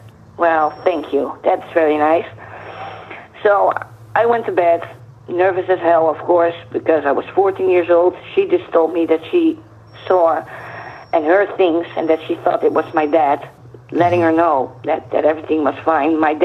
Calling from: Netherlands; Hi, I'm calling from the Netherlands.

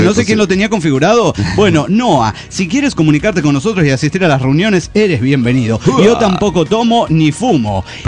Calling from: San Luis Potosí, Mexico; Soy un geomático de San Luis Potosí, México.

